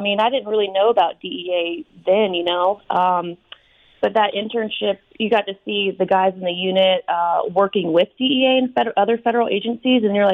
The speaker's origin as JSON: {"language": "English", "region": "Florida", "country": "United States", "tie": "born or raised there", "said": "But I grew up in Florida. I went to college there"}